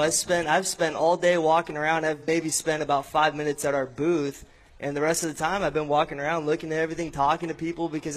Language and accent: English; California, United States; I mean, I grew up in Orange County